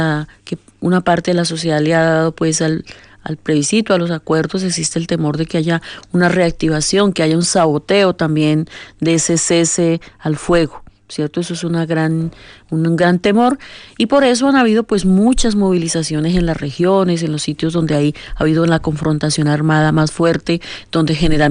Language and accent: Spanish; Colombia; Nosotros como sociedad colombiana, como parte del movimiento social, lo respaldaríamos.